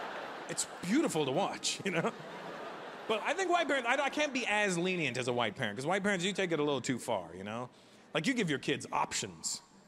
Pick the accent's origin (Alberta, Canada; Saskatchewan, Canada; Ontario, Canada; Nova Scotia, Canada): Ontario, Canada; Brampton; I grew up just outside of Toronto, a small town called Brampton, and B-Town represent. I grew up in these townhouses, and all the driveways were attached in the townhouses.